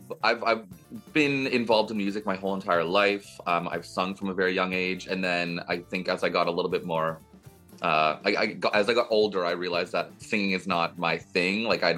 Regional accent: Canada; And I'm originally from Canada

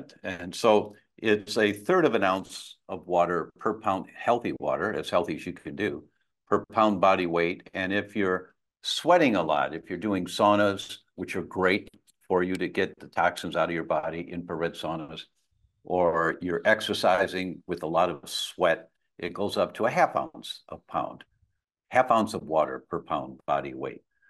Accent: Detroit, Michigan, United States; But I was born and raised in Detroit, and my genetics tell me I'm 99% Italian and Greek.

